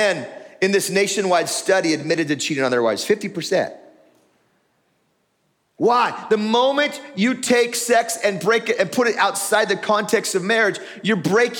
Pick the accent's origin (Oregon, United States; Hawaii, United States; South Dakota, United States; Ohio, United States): Oregon, United States; Tillamook; I remember growing up in Tillamook, Oregon, and it rained 100 inches a year.